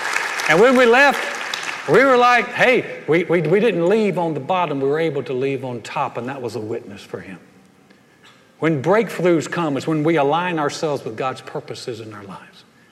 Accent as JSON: {"language": "English", "region": "North Carolina", "country": "United States", "tie": "born or raised there", "said": "A lot of people have asked me, I grew up in North Carolina, my parents are still there."}